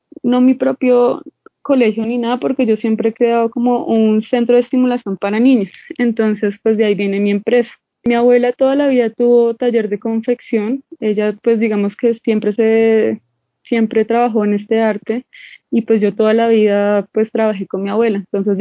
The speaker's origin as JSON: {"language": "Spanish", "region": "Bogotá", "country": "Colombia", "said": "Yo soy de acá de Bogotá, y perdón, no le dije en mi presentación, soy de Bogotá. Mi mamá es santandereana y mi papá también es de acá de Bogotá."}